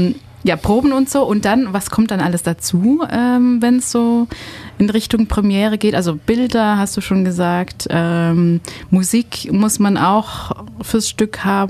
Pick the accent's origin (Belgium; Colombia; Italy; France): Belgium; now in Germany; ich komme aus Belgien